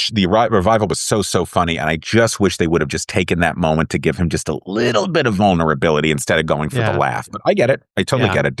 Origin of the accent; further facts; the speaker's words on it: Thousand Oaks, California, United States; It was a mom and pop in my hometown of Thousand Oaks, California.